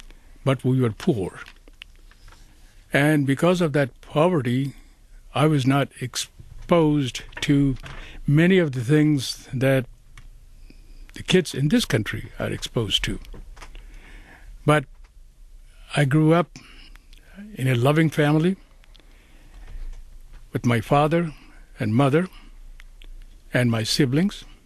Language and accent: English; India; moved away as an adult; now in United States; as I was growing up in India, and I did go through college education, and I did have a master's degree